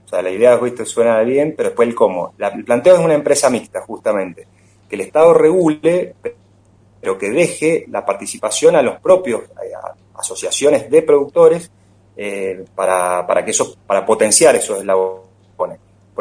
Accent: Mendoza, Argentina; la forma en la cual nosotros como mendocinos podemos contribuir a frenar la inflación

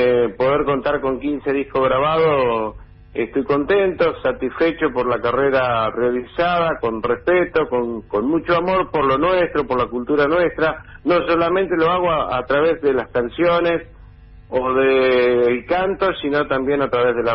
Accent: Buenos Aires Province, Argentina; yo nací y me crié en los Montes del Tordillo, Partido Dolores, Provincia de Buenos Aires, me crié en el campo escuchando programas de radio folclóricos

